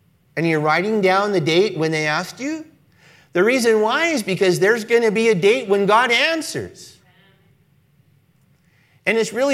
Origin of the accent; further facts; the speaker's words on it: Los Angeles, California, United States; My wife and I'm from Los Angeles, and so I grew up in very racially mixed environments, and I'm very, very comfortable with racially mixed crowds.